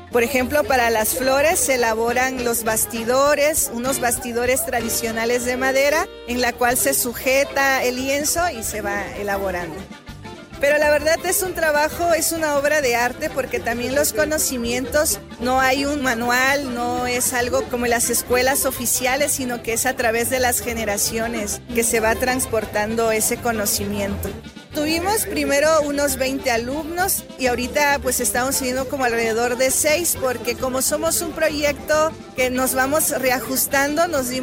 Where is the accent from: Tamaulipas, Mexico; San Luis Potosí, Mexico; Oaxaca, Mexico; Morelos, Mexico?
Oaxaca, Mexico; había técnicas que se estaban perdiendo en mi pueblo y en algunos otros pueblos del Istmo.